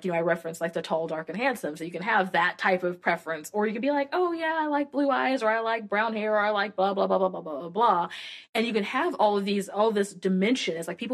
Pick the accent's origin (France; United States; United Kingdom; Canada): United States; because, you know, again, me being an American, it's such a different context.